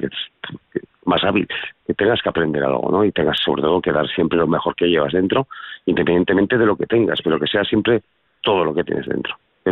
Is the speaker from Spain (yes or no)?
yes; Spain; Al final, todos somos españoles